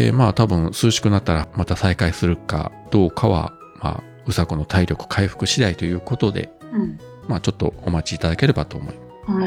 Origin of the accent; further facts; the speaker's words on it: Kyushu, Japan; 生粋の九州人の自分ですらバテてるんだから当然ですよ。